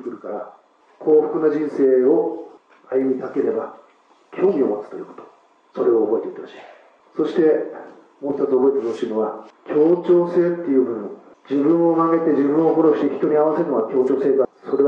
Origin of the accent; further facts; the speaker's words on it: Mito, Ibaraki, Japan; 茨城県水戸市には、私の地元には県民図書館っていう大きな図書館があります。